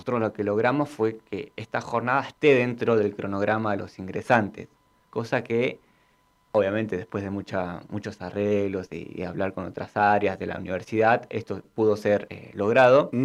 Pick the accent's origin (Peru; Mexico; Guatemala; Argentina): Argentina; Ezeiza, Buenos Aires Province; Yo te cuento, soy de Ezeiza y allá hizo menos 4.